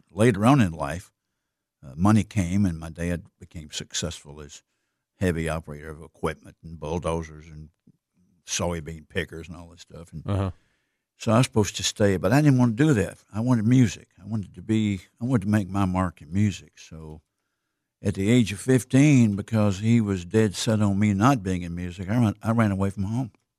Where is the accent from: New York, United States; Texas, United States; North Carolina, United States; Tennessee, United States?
Tennessee, United States; Humboldt; And, well, I grew up in Tennessee. Grew up in Humboldt, which is, you know, between Memphis and Jackson, Tennessee. And just a country boy